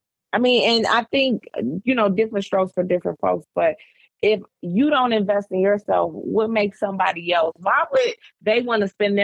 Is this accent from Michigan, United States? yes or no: yes; Detroit, Michigan, United States; Growing up in Detroit, it just was something that I would use to get through tough times.